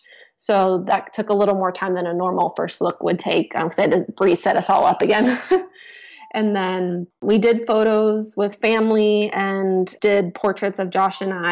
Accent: Florida, United States; But I grew up in Florida. I'm like, no, the heat will be fine.

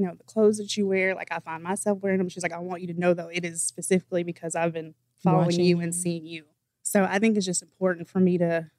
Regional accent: Sherrill, South Carolina, United States; Like, again, I'm from Sherrill, South Carolina.

